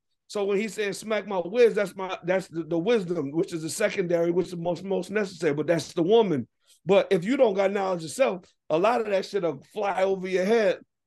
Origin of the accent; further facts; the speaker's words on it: Des Moines, Iowa, United States; also born or lived in Milwaukee, Wisconsin; I was born in Milwaukee. And then my mother, her side of the family is like from Chicago and Waterloo, Iowa, Des Moines, Iowa. You know what I'm saying? So I end up that's where I did, spent a lot of my childhood at.